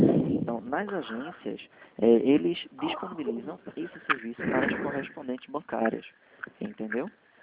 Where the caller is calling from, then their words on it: Recife, Pernambuco, Brazil; Pronto, falo de Recife, Pernambuco.